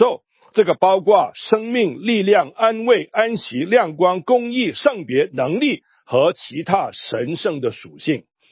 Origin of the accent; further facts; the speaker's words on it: China; 特别我们中国人的观念啊，